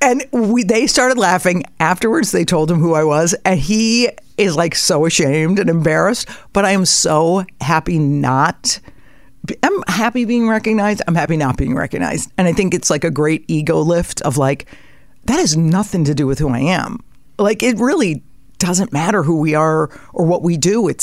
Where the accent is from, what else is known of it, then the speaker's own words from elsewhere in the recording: Connecticut, United States; I mean, I grew up in Connecticut. We weren't rich or anything, but there's privilege to that.